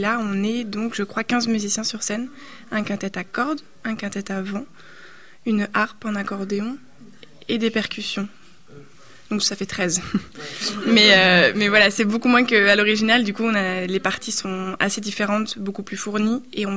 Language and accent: French; Lyon, Auvergne-Rhône-Alpes, France; now in Paris, France; moi, je viens de Lyon. J'ai étudié au CNSM de Lyon et là maintenant, je suis au CNSM de Paris.